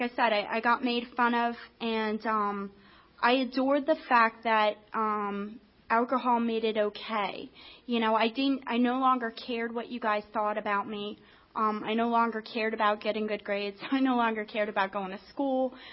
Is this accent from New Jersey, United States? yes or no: yes; New Jersey, United States; also born or lived in Florida; I ended up in school down in Florida. I grew up in New Jersey. I went down there because I thought, you know, surely I won't get in trouble down there.